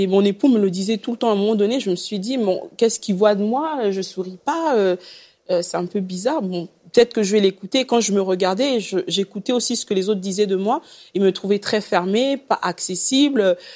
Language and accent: French; Gabon; Et chez nous, au Gabon, on le voit beaucoup.